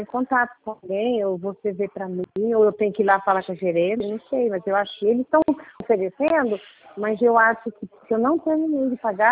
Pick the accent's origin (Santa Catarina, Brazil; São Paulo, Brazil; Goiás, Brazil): São Paulo, Brazil; Limeira; É, Limeira.